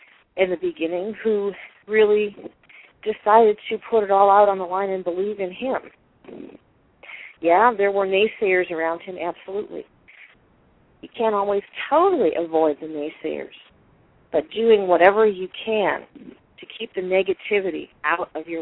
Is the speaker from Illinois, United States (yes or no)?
yes; Chicago, Illinois, United States; accent: Chicago; now in Missouri, United States; And I'm from Chicago, and my dad is like that.